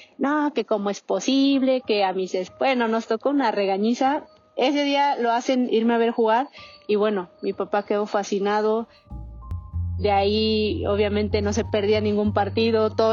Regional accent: Tehuixtla, Morelos, Mexico; Yo soy originaria de Tehuixtla, Morelos.

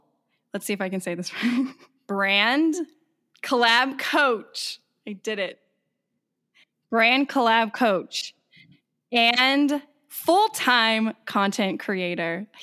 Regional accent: California, United States; We're just from California.

